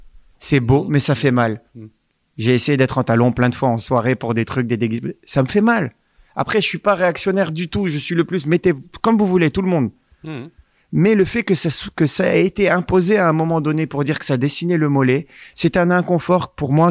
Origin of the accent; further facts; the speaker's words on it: Senegal; J'étais au Sénégal, j'ai grandi au Sénégal.